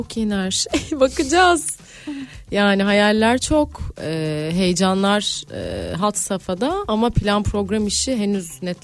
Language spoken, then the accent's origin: Turkish; Çanakkale, Turkey; Çanakkale'de annen... doğdum. Ha. Çanakkale'liyiz aslında.